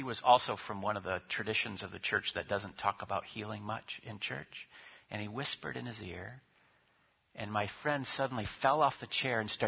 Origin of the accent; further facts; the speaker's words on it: Midwest, United States; But, you know, I'm from the Midwest where we want proof.